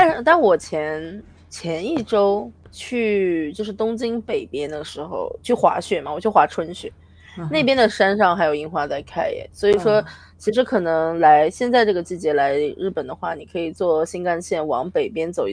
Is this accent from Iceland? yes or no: yes; Iceland; moved away as an adult; now in Kyoto, Japan; 我是一个从小在冰岛长大，从十岁跟着家人移民到冰岛，然后一直生活到28岁为止，我都在冰岛。